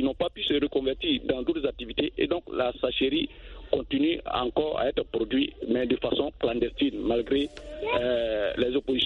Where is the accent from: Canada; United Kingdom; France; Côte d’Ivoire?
Côte d’Ivoire; Chez nous, en Côte d'Ivoire